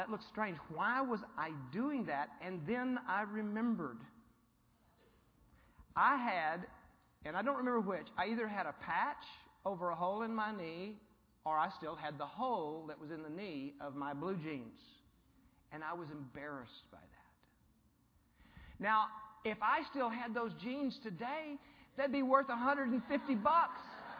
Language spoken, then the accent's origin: English; Monahans, Texas, United States; I'm going to my hometown tomorrow of Monahans